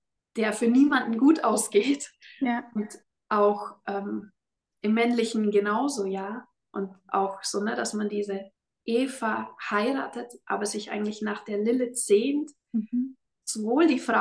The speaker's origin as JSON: {"language": "German", "region": "Bavaria", "country": "Germany", "tie": "born or raised there", "said": "im Allgäu, also da wo ich aufgewachsen bin"}